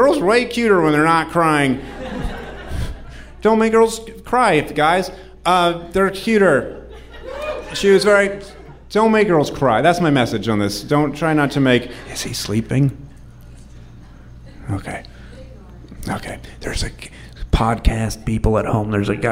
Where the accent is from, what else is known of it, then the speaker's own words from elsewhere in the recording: New Hampshire, United States; She's from Vermont. I'm from New Hampshire. Holy shit, New England, the right side up one, right next to the upside down one.